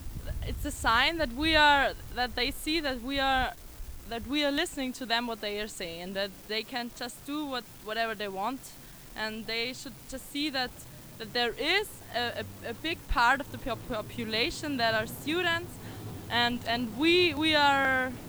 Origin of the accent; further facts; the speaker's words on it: Kirchdorf an der Krems, Upper Austria, Austria; English is a second language; No, we are from Kirchdorf an der Krems. That's a very nice city